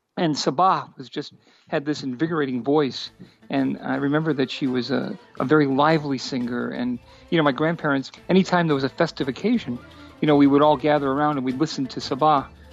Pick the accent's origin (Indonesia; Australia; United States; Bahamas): United States; when you grow up as an Arab American, not growing up in the Middle East, the things that you cling to are food and music.